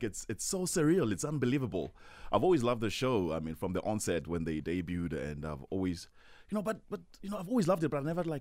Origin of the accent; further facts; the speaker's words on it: Musina, Limpopo, South Africa; I grew up in Musina, you know, same as my surname. Nancefield, that's where I'm from.